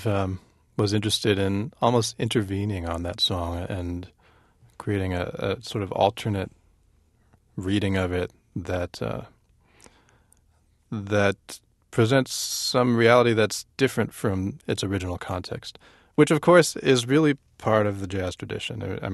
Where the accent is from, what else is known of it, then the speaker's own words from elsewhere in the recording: United States; I feel 100% American. I was born and raised here. I grew up completely immersed in American culture